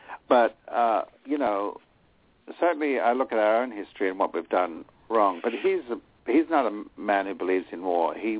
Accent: Australia; moved away; because I grew up in Australia, and I grew up with racial issues.

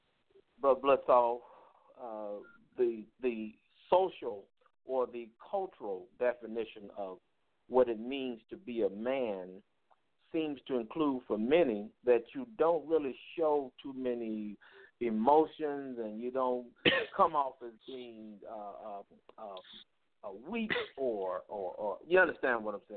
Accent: Chicago, Illinois, United States; I think about growing up in Chicago myself

